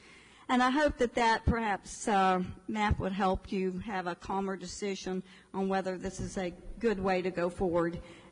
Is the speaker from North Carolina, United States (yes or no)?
yes; Winston-Salem, North Carolina, United States; I come from Winston-Salem, and we've had districts for some time.